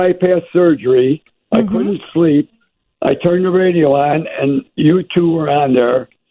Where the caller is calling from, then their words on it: Alsip, Illinois, United States; Elsip, Illinois, my good friends.